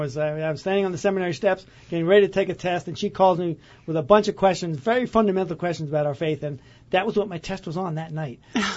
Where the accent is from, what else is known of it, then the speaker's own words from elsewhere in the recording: New York City, New York, United States; because I grew up in New York City with a dad that was really trying, you know, was a police officer